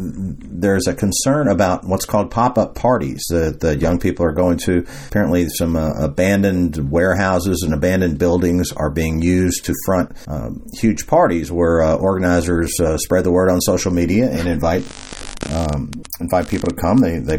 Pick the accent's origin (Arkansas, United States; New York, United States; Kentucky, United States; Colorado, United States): Kentucky, United States; It's my old neighborhood. I grew up in the Iroquois area down South 3rd Street